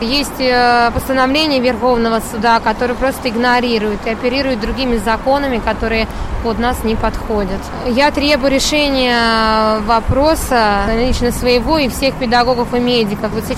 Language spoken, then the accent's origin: Russian; Moscow, Russia; Я москвичка